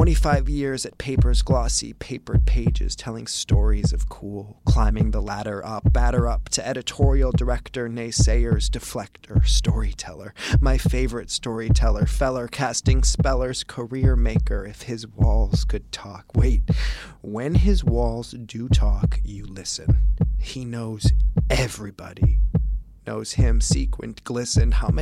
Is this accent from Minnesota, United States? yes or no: no; Schaumburg, Illinois, United States; born there; Well, I was born in Schaumburg, and I lived in Schaumburg for like 5 years.